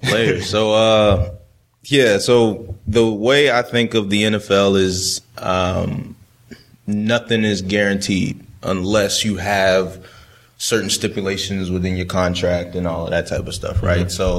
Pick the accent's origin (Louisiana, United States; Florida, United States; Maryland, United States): Maryland, United States; Baltimore; like I said, I grew up in Baltimore, that purple and black, you know.